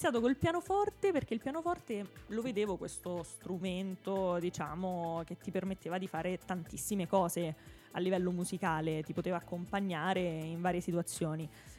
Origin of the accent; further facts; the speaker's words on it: Rome, Lazio, Italy; io sono di Roma